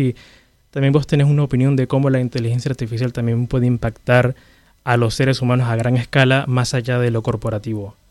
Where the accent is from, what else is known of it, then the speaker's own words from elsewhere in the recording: Venezuela; moved away; yo vengo de Venezuela originalmente, yo estoy de allá y seguí acá